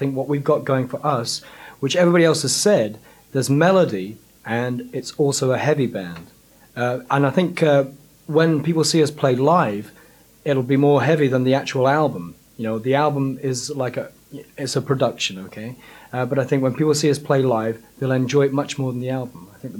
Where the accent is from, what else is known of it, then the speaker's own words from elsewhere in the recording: England, United Kingdom; You must remember I'm English